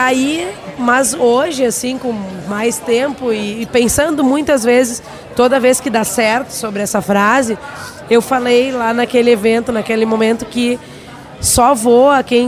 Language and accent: Portuguese; Rio Grande do Sul, Brazil; lá do Vale do Taquari, que é a minha terra de origem. E ainda é, porque eu ainda tenho residência lá